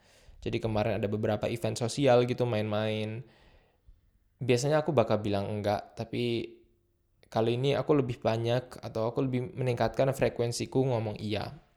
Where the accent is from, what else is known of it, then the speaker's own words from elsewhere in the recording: Indonesia; now in Germany; kita orang Indo yang tinggal di Jerman.